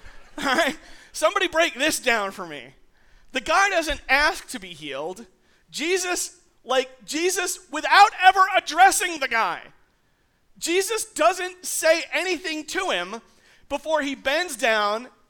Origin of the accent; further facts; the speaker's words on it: Staten Island, New York, United States; I grew up in Staten Island, and in Staten Island they have built on every available plot of land.